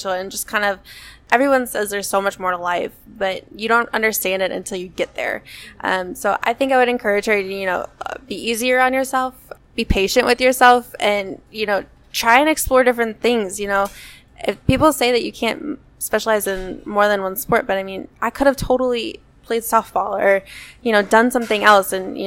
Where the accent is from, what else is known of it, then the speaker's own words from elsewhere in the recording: Cincinnati, Ohio, United States; Okay, so I'm from Cincinnati.